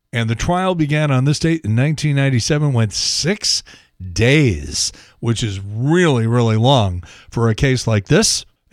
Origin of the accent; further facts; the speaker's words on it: Chicago, Illinois, United States; Things are tough in Chicago. My hometown has fallen upon hard times.